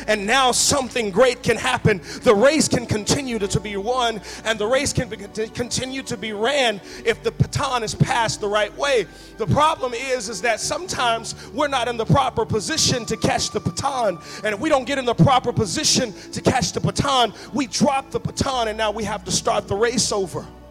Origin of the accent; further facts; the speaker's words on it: Dallas, Texas, United States; I'm from Dallas.